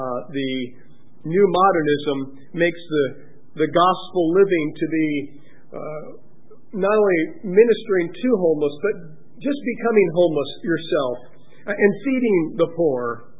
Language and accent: English; Gary, Indiana, United States; born there; I was born in Gary, Indiana.